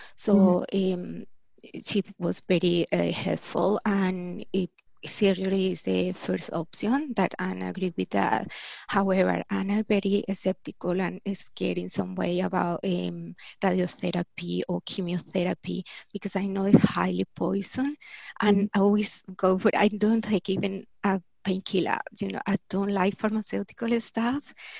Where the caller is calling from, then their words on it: Australia; I'm calling from Australia, and wow, it's morning.